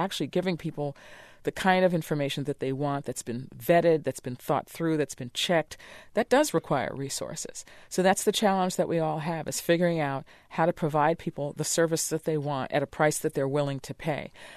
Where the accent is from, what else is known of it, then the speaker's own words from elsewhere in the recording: New York, United States; my parents got all the newspapers in the city where we grew up in New York